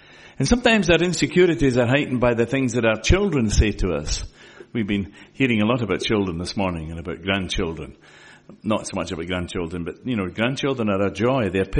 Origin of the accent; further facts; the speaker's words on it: Scotland, United Kingdom; a bit like being Scottish. You know, we think we are Jock Tamson's bairns, and we are